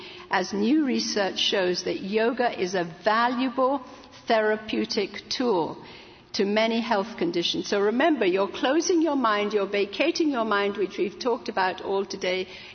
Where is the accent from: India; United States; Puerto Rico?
India; where I grew up in India, this kind of teaching was 100% acceptable.